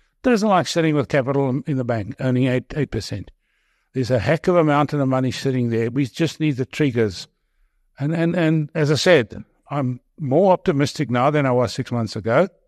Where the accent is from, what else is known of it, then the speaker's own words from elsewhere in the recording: South Africa; But the two biggest issues for me as a South African living here